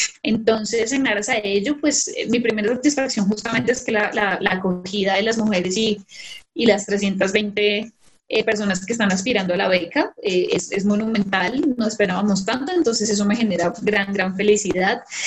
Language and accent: Spanish; Bogotá, Colombia; yo soy bogotana y me encanta trabajar en mi ciudad